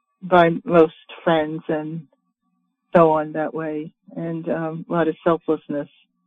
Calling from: Wilmington, Delaware, United States; I'm calling from Wilmington, Delaware.

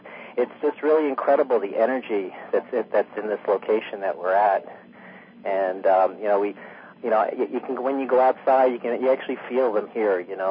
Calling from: Florida, United States; I'm calling from Southwest Florida.

